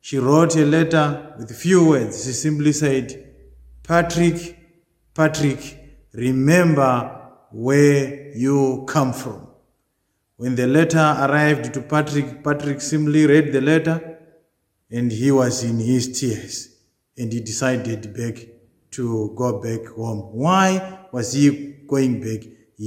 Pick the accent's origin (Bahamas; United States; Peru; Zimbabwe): Zimbabwe; which reminds me of the way how I was raised up in Zimbabwe.